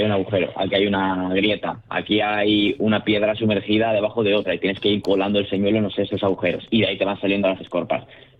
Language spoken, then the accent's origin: Spanish; Valladolid, Castile and León, Spain; also born or lived in Valencia; yo aquí, por ejemplo, yo soy de Valladolid, aquí no se lleva tanto el rock fishing